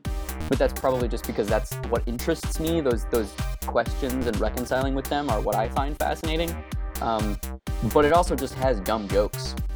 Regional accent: Arizona, United States; A lot of people have kind of brought up the fact that Becca is from Arizona and I am from Arizona.

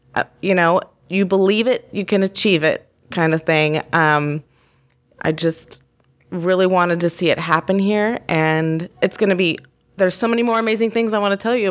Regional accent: Brookings, Oregon, United States; I grew up in Brookings. I'm a native of Curry County. I'm a third generation Oregonian.

